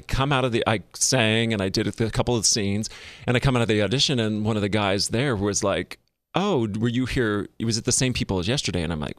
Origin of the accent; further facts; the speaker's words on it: California, United States; Well, it opened, I'm from Northern California.